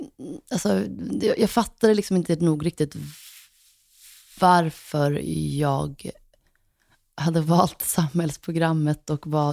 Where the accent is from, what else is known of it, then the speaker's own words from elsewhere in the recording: Gothenburg, Västra Götaland County, Sweden; Jag trivdes med min barndom i Högsbo, det gjorde jag.